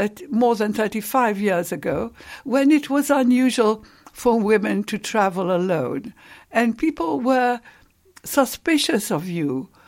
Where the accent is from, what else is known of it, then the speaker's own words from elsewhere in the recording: England, United Kingdom; And so I'm an English food writer, and I've come to research your cuisine.